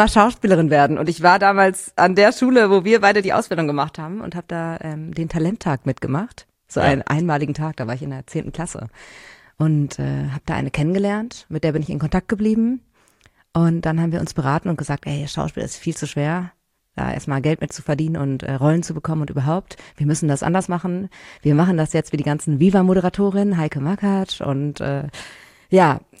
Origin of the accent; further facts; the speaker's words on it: North Rhine-Westphalia, Germany; Ja, aus einem kleinen Dorf in NRW.